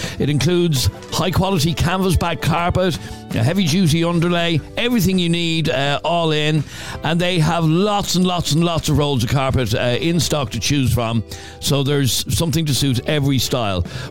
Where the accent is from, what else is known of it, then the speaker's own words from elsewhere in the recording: Leopardstown, Leinster, Ireland; Like, I'm from Leopardstown, supposedly a nice part of Dublin.